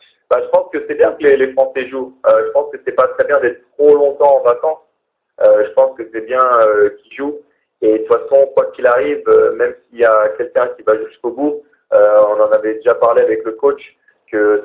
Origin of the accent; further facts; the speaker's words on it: Normandy, France; comme je suis normand et que j'ai grandi juste à côté